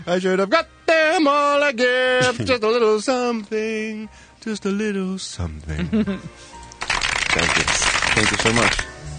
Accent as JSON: {"language": "English", "town": "Philadelphia", "region": "Pennsylvania", "country": "United States", "tie": "born or raised there", "said": "He, of course, was a legend in my hometown, Philadelphia, where I grew up"}